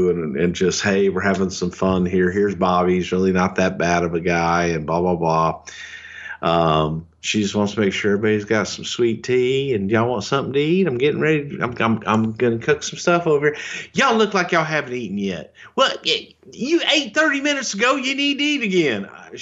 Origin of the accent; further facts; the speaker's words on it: Texas, United States; I'm a goddamn Texan. I'm as southern as it fucking gets. There is no more southern than me because I'm a Texan.